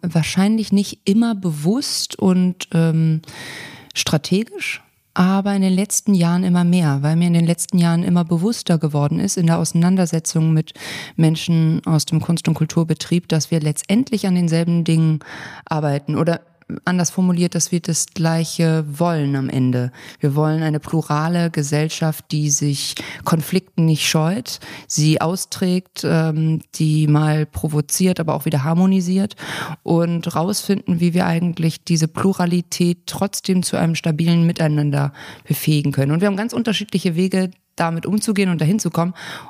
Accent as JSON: {"language": "German", "region": "Hamburg", "country": "Germany", "tie": "born or raised there", "said": "Ich bin in Hamburg groß geworden und das hat abgefärbt."}